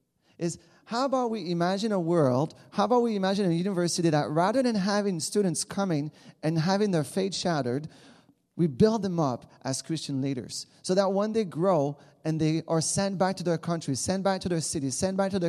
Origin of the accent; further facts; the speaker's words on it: Shawinigan, Quebec, Canada; I grew up in Quebec. Maybe you hear it in my little accent. And in a small town called Shawinigan, if you've heard about Jean Chrétien, we are from the same town.